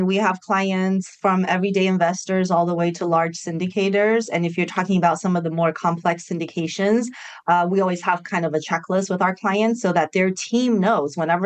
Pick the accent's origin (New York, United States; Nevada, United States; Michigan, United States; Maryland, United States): Nevada, United States; Las Vegas; You know, I grew up in Las Vegas and I don't gamble.